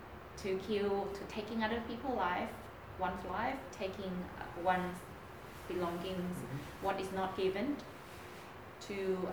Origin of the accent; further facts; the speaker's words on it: Thailand; born there; English is a second language; especially to where I was born in Thailand